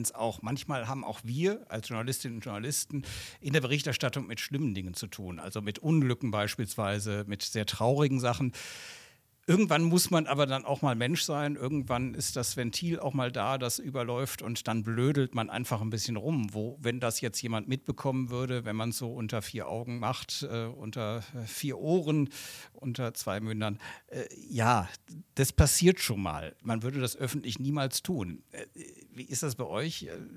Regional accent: Rhineland, Germany; ich komme aus dem Rheinland

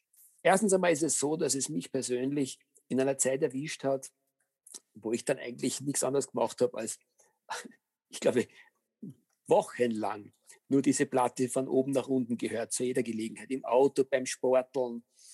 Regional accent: Austria; als Österreicher darf man durchaus sich auf die Fahnen heften

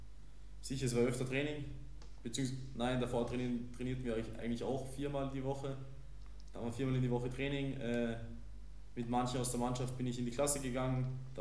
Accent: Kuchl, Salzburg, Austria; weil ich in Kuchel wohne. Das ist mein Heimatort. Ich bin dort aufgewachsen

